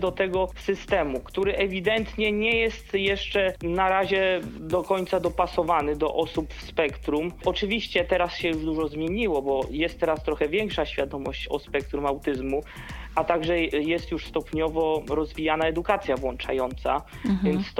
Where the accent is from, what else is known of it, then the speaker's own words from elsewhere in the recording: Koszalin, West Pomeranian Voivodeship, Poland; Ja wiem, że w szkołach u mnie w Koszalinie